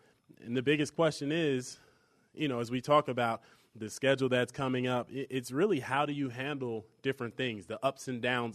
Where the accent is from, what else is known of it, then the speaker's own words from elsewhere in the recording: New Jersey, United States; I was born in New Jersey, played in New Jersey, then went to school